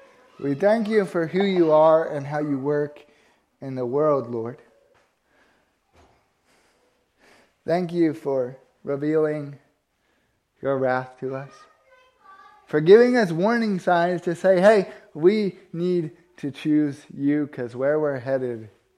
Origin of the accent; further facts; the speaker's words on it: United States; maybe it's just because I'm American, I really don't feel responsible for other people's actions.